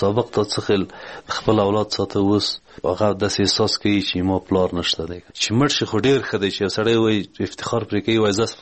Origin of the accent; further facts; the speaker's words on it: Parwan, Afghanistan; د پروان ولایت یم د غوربند ولسوالۍ